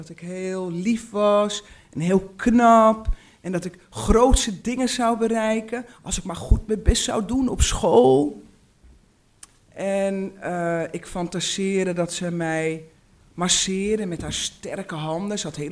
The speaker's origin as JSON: {"language": "Dutch", "town": "Uithoorn", "region": "North Holland", "country": "Netherlands", "tie": "born or raised there", "also_born_or_lived": "Amsterdam", "said": "Daarna ben ik naar Amsterdam-Noord gegaan. En toen mijn ouders gingen scheiden, ik was ongeveer een jaar of vijf, is mijn moeder met mij en mijn jongere zusje en mijn oudere broer verhuisd naar Uithoren, waar haar ouders"}